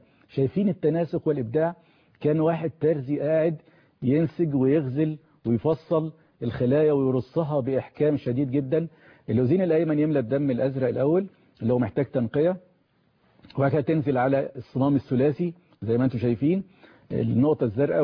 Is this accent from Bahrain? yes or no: no; Egypt; لان احنا عندنا في مصر كده نموذج معين